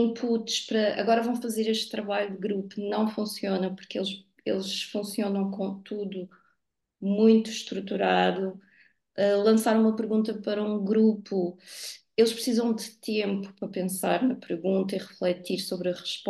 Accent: Lisbon, Portugal; eu não sei se isso é do norte, porque eu sou de Lisboa, eu sou super pontual.

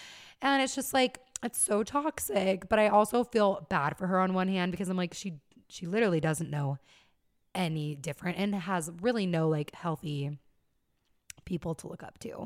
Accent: Utah, United States; I feel like whenever I travel places, like, and I say I'm from Utah, like, people have questions. Like, mm-hmm. being from Utah is just kind of, like, a conversation starter.

